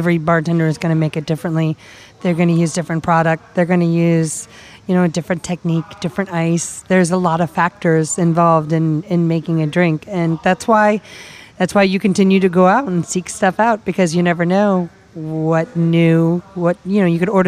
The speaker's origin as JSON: {"language": "English", "town": "New Orleans", "region": "Louisiana", "country": "United States", "said": "I'll tell them I'm from New Orleans and then ask them to make me a Ramos."}